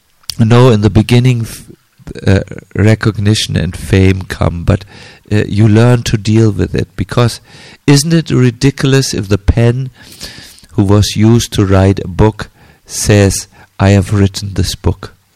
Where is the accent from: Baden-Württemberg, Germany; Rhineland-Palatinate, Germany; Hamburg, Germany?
Hamburg, Germany; But I'm from Hamburg.